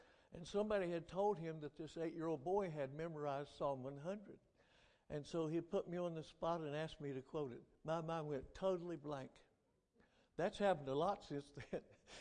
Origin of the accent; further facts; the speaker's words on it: West Virginia, United States; after moving back to my native state of West Virginia, yes, born and raised in West Virginia, boy, southern West Virginia, over in the mountains, right near the Virginia line.